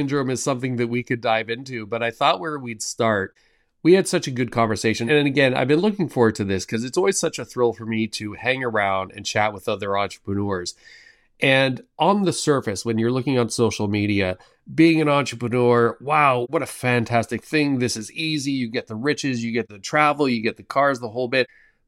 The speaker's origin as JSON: {"language": "English", "country": "Canada", "tie": "born there", "said": "I was born in Canada. My parents immigrated to Canada. I was the only one of my siblings born here."}